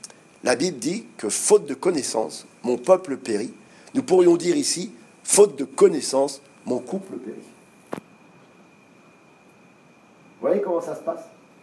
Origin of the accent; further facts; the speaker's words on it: Normandy, France; Le même mot que chez moi en Normandie, ce mot, il veut dire ça.